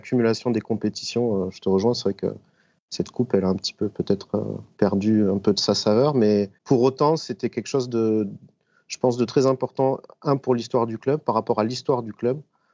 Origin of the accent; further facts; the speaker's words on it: Occitanie, France; En tant qu'Occitan d'origine, c'est quelque chose qui était assez fort.